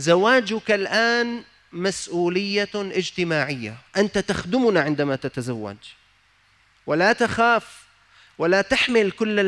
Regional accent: Syria; عندنا في سوريا

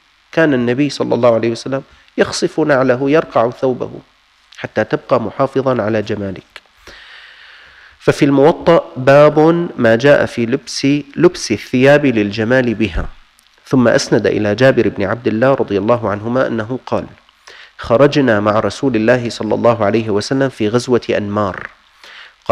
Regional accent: Syria; كان الموظفون عندنا في الشام

